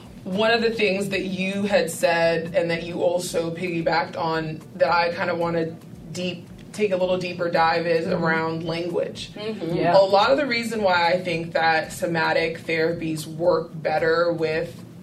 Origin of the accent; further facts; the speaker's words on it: Nigeria; I'm Nigerian, and in our language, there are so many like slangs and so many sayings that cannot be translated like clearly into the English language